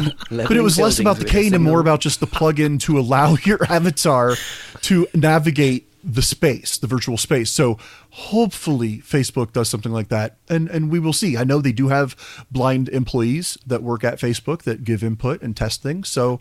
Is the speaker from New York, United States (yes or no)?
no; Cincinnati, Ohio, United States; Just because I am from Cincinnati, where we have the largest Oktoberfest outside of Germany